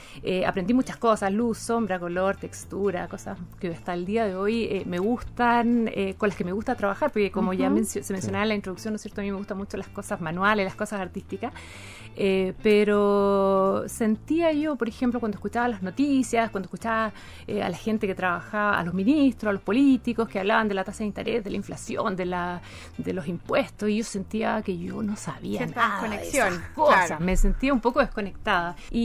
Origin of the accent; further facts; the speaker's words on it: Chillán, Ñuble, Chile; also born or lived in Los Ángeles / Valdivia; yo no nací en Chillán. Como llegué tan pequeña, me considero chillaneja. Los recuerdos que tengo son de Chillán, si bien viví antes en la ciudad de Los Ángeles y también en la ciudad de Valdivia. Toda mi infancia, ¿no?, la viví acá en esta ciudad. Yo estudié en Chillán